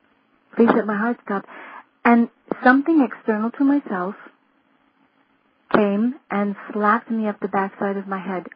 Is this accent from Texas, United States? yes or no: no; Arizona, United States; also born or lived in Europe; I was born at Luke Air Force Base in Arizona. My father was a fighter pilot. I grew up in Europe, and my father retired in Phoenix when I was 14. And then I went to all 4 years of high school in Arizona